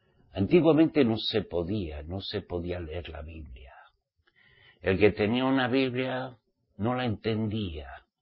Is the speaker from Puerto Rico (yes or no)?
no; Spain; como español que soy